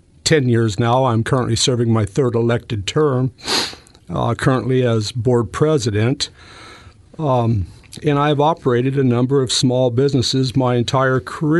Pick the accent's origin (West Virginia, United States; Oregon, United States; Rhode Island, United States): Oregon, United States; Florence; I was born and raised in the Florence area. Lived there all my life.